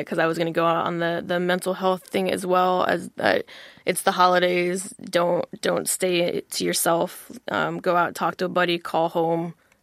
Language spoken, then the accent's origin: English; Maryland, United States; because I am now living back where I grew up in Southern Maryland